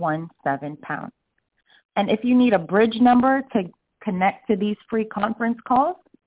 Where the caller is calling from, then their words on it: Snellville, Georgia, United States; I'm calling from Snellville, Georgia.